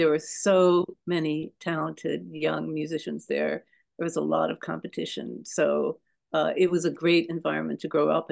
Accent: Detroit, Michigan, United States; when I was in grade school, when I was growing up in Detroit, believe it or not, back then, 100 years ago.

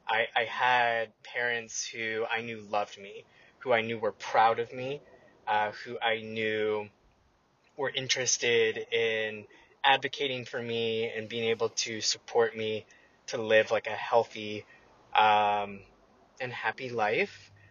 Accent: Deep South, United States; In my bio, you read that I grew up in the Deep South.

